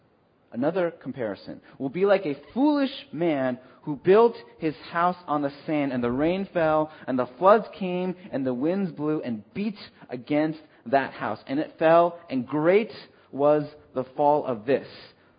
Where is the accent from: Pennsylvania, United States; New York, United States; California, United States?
California, United States; Los Angeles; now in Boston, United States; I, for one, am not from the Boston area. I grew up in L.A., but I've come to realize that Boston is our home.